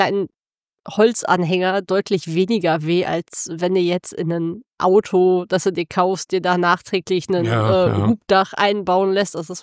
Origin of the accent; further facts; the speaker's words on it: North Rhine-Westphalia, Germany; Zum Glück, wir kommen aus der Mitte von NRW. Da ist viel Industriekultur.